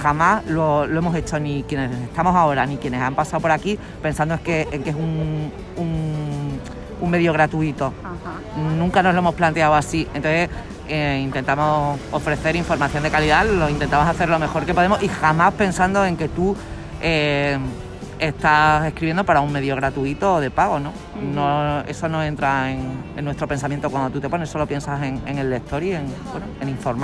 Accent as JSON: {"language": "Spanish", "town": "La Codosera", "region": "Extremadura", "country": "Spain", "lives_now": "Badajoz, Spain", "said": "yo tengo 46 años, nací, bueno, soy de La Codosera, nací en Badajoz, pero soy de La Codosera, pero desde hace pues más de 25 años vivo en Badajoz"}